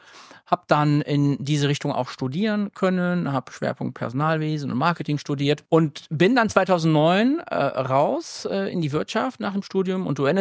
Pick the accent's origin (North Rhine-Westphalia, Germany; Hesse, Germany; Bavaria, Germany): North Rhine-Westphalia, Germany; Bonn; ich bin ein Bonner Jung, ich komme aus Bonn